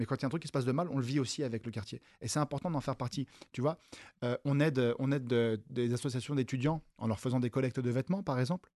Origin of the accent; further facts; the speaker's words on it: Paris, Île-de-France, France; j'ai passé mon enfance à Bercy tout le temps.